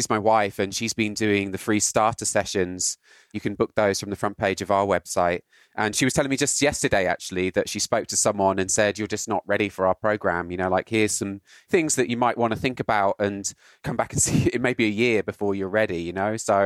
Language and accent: English; United Kingdom; now in United States; as a British person living in the US.